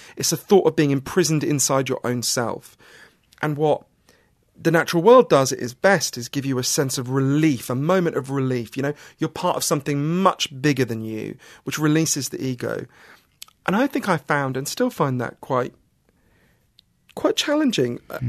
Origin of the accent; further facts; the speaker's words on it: London, United Kingdom; like you say, I'm a city boy. I grew up in London.